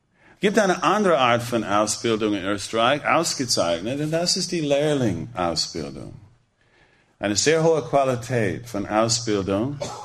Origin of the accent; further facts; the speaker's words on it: Trentino-Alto Adige, Italy; Ich bin Südtiroler, ich möchte hier etwas unter Südtirolern tun.